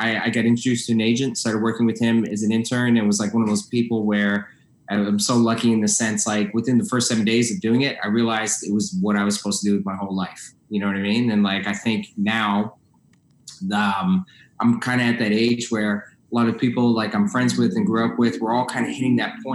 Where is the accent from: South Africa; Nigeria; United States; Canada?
Canada; Toronto, Ontario; I'm 42. I was born in Toronto, grew up in Toronto, in North York.